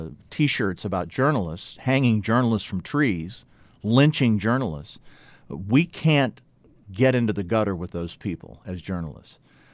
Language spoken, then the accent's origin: English; the Ozarks, United States; I hope the people of my hometown and my home region of the Ozarks